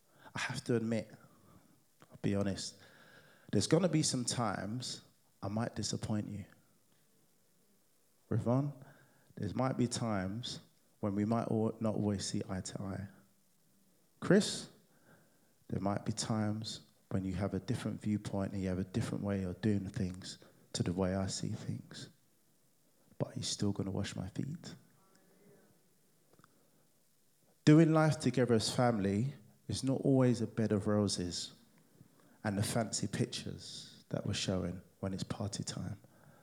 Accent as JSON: {"language": "English", "country": "Nigeria", "said": "I mean, being Nigerian culturally, there's no way Mum Wade or Mum Nita could come to my house"}